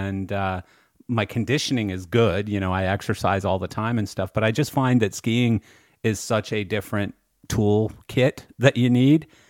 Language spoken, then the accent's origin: English; Calgary, Alberta, Canada; moved away; because I am from Calgary, but I've been gone 30 years